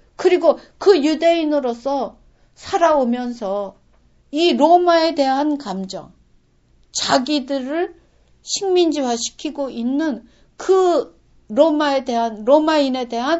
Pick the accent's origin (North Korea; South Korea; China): South Korea; 우리가 크리스천이지만 한국 사람으로서